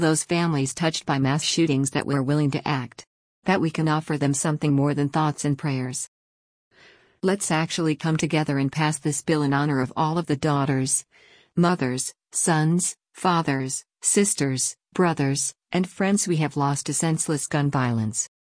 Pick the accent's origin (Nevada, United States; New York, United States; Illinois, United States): Nevada, United States; Las Vegas; of Nevada, and I'm a proud daughter of Las Vegas. My hometown and its people inspire me every day